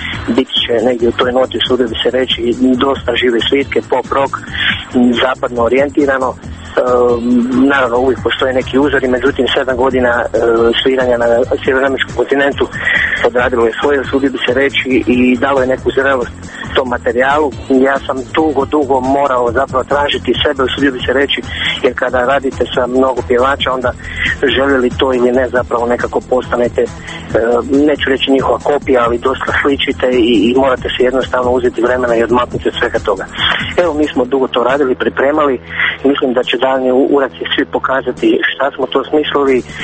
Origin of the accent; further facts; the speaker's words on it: Dubrovnik, Dubrovnik-Neretva County, Croatia; dolazim iz Dubrovnika.